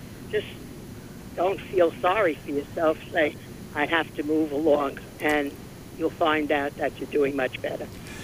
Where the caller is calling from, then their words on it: Morristown, New Jersey, United States; I'm calling from Morristown, New Jersey.